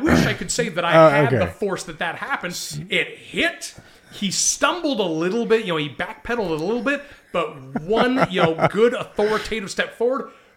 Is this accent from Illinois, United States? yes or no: no; Salinas, California, United States; I grew up in Salinas.